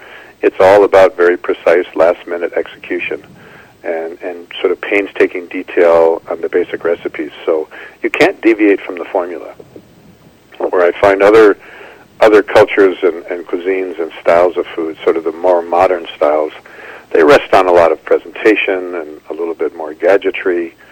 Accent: Buffalo, New York, United States; Well, I was a young boy growing up in Buffalo, New York, so sort of displaced Italian Canadian family on a long business trip.

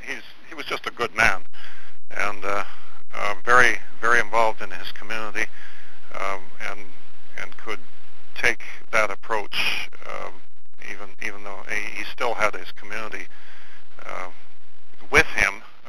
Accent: Vancouver, British Columbia, Canada; We come from Vancouver and from the Vancouver area, and we still own a condominium, a small condominium in Surrey North.

